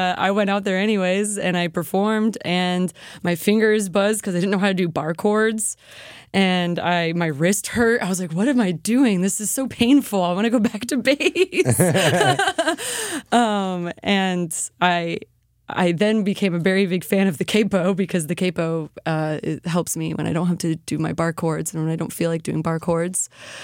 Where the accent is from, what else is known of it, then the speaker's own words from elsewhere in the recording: Sarasota, Florida, United States; Yeah, I'm born and raised in Sarasota.